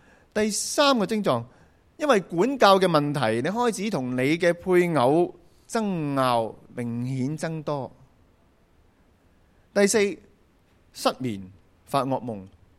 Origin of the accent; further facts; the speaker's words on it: Hong Kong; 他们不够我们香港人的文明。